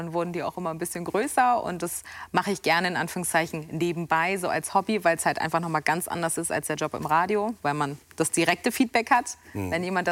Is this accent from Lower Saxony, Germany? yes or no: no; Schleswig-Holstein, Germany; Deswegen bin ich schon früh damit groß geworden, fand das immer aufregend. Bei uns in Schleswig-Holstein war es damals